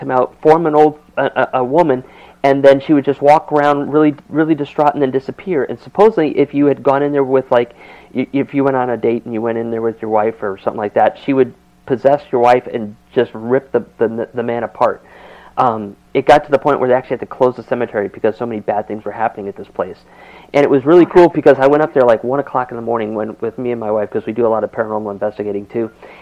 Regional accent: Bristol, Connecticut, United States; Because I was born and raised in Bristol, Connecticut

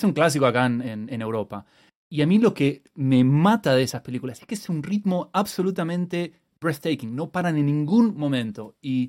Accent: Argentina; Quizás no tanto para nosotros creciendo en Argentina

